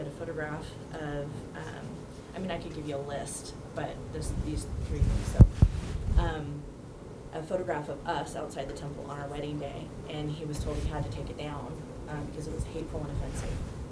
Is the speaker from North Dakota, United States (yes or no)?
no; California, United States; because I'm born and raised in California. We live in a really kind of liberal area of California.